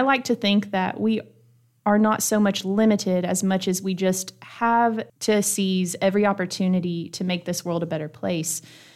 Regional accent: the South, United States; accent: southern; My southern accent, it can't.

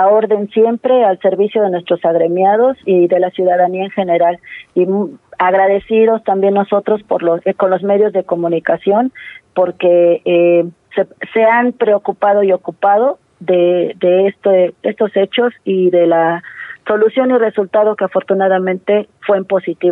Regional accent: Mexico; como ciudadanos mexicanos que somos.

